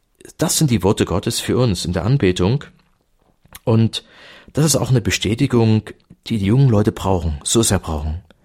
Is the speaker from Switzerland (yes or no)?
no; Dresden, Saxony, Germany; Zum Beispiel jetzt Leipzig, Dresden, wo ich herkomme, fast jeden Tag, jede Woche Demonstrationen, Gegendemonstrationen.